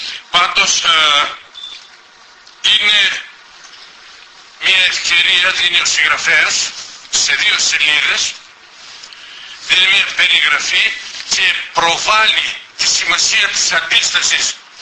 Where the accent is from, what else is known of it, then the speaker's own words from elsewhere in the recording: Stavroupoli, Eastern Macedonia and Thrace, Greece; στο χωριό μου Σταυρούπολη Ξάνθης είναι η δεύτερη γραμμή. Ακριβώς στην όχθη του Νέστου